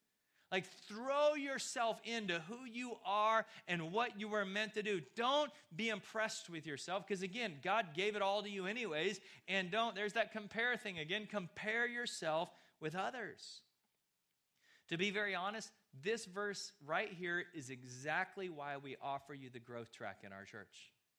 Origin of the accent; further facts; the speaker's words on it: United States; And this is difficult, especially for us Americans. Because as an American, we already live with unrealistic expectations.